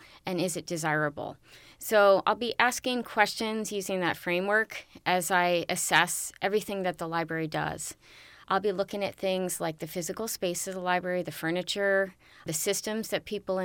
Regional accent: Lorton, Virginia, United States; I come from Lorton, Virginia, which is about 30 minutes outside of Washington, D.C.

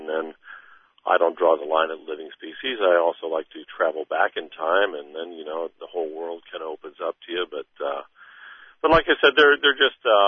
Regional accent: Ketchikan, Alaska, United States; But hey, I come from Ketchikan.

